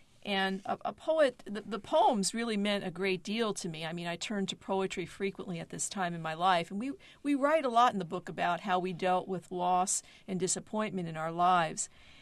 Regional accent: Bayonne, New Jersey, United States; I grew up in Bayonne, New Jersey, and New Jersey is a very Italian-American, very Catholic state. I'm an Italian-American

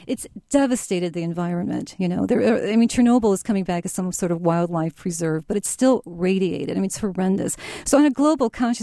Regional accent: Chicago, Illinois, United States; first language Ukrainian; English is a second language; I'm very much an assimilated American, and you know, I grew up in the Ukrainian village of Chicago. My first language was sort of Ukrainian. My father's American born, but Ukrainian.

